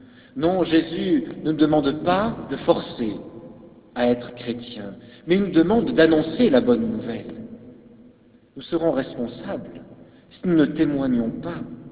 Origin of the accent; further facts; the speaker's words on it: France; Car il n'y a qu'à regarder chez nous en France.